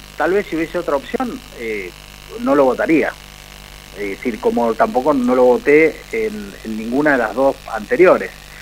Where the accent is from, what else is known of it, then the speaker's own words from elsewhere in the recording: Mendoza, Argentina; qué es las cosas que tenemos que hacer como mendocinos, sin importar de dónde vengamos